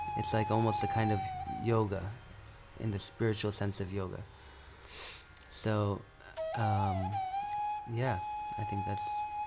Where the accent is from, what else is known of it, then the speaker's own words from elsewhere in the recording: United States; yeah, I mean, I grew up in this country, in America, and I grew up exposed to a lot of different kinds of music.